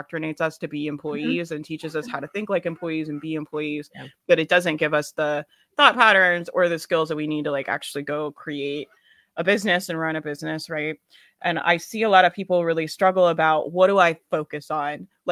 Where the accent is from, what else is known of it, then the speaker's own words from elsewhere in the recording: Southern United States, United States; That's, I'm from the South, right? So it's like, oh, bless her heart.